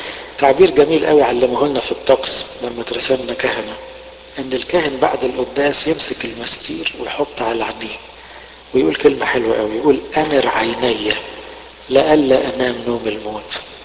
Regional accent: Egypt; كان عندنا في مصر شعار اسمه إيه؟ انظر حولك.

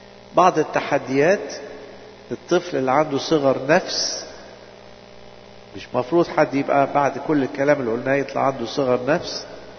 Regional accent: Egypt; now in Canada; احنا مش زي الناس الكنديين دول, ده احنا مصريين, احنا ما تعودناش على كده

